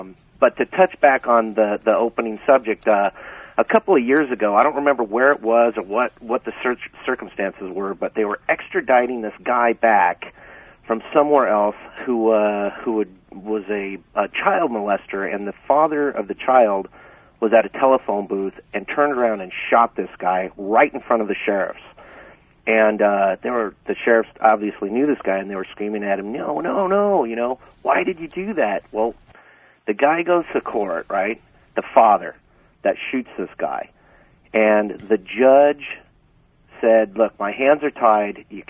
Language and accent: English; California, United States; And I'm from NorCal, Northern California. I'm calling from the valley down here.